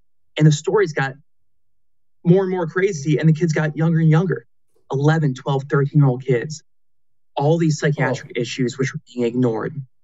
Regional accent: Florida, United States; I grew up in Florida, got a brother and a sister, two parents, very close with all of them.

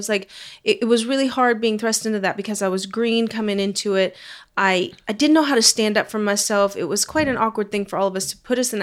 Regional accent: Louisville, Kentucky, United States; also born or lived in Hawaii; I was born in Hawaii, but I grew up in Kentucky.

